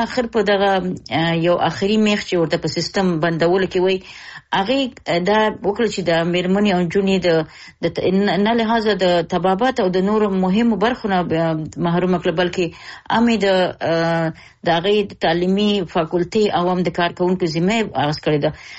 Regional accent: Afghanistan; ځکه چې اوس خو زیاتره موږ د افغانان یو ډېر سخت مشکل لرو چې همیشه خپل پړه په بل چا اچو.

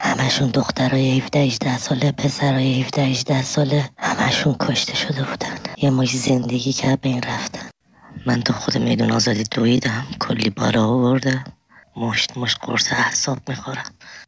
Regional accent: Tehran, Tehran Province, Iran; من از تهرانم.

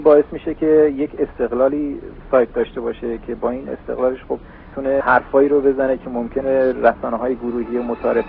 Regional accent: Iran; اگر ما یه ایرانی هستیم که الان در خارج کشور زندگی می‌کنیم و به گونه‌ای یه کشور جدید رو برای خودمون انتخاب کردیم

